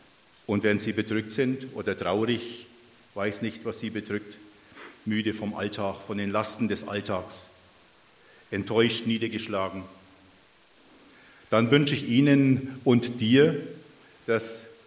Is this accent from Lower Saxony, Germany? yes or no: no; Geroldsgrün, Bavaria, Germany; Wir sind beide aus dem Frankenwald, also Oberfranken, wer es nicht so rausfindet, was Frankenwald ist. Oberfranken, Großgemeinde Geroldsgrün, ist in der Nähe von Bad Steben, das kennt ihr vielleicht im Kreis Hof. Da sind wir her, zuletzt waren wir in Brotzwinden